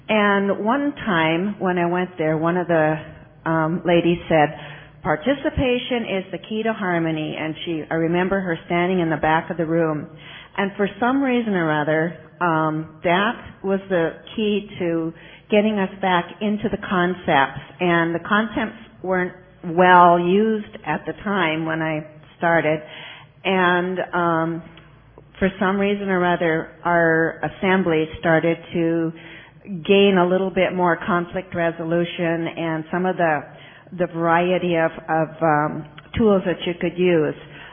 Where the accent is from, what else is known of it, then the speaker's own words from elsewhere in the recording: Bismarck, North Dakota, United States; from Bismarck, North Dakota, Saturday Morning Group.